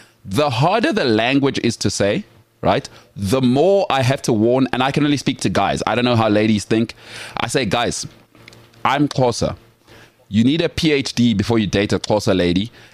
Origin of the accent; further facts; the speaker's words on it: Sandton, Gauteng, South Africa; So this thing of thinking I grew up in Sandton and I can get exotic with it.